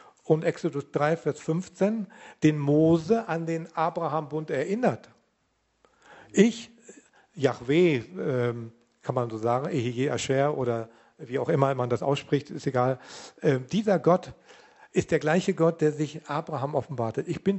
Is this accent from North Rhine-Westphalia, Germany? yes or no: yes; North Rhine-Westphalia, Germany; Ich komme aus dem Ruhrgebiet, da hat man malocht.